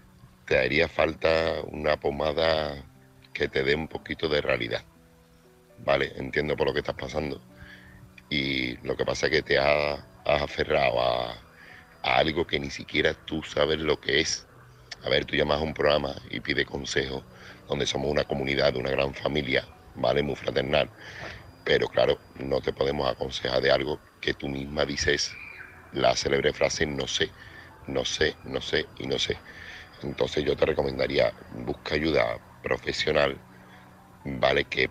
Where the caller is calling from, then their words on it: Seville, Andalusia, Spain; corresponsal de Sevilla.